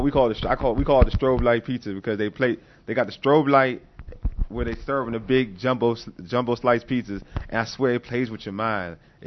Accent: Nigeria; I'm Nigerian

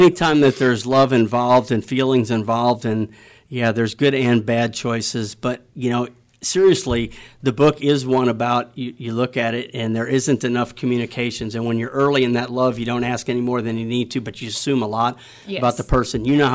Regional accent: Chicago, Illinois, United States; I'm not from the country. I'm from the mm-hmm. city. I'm from Chicago.

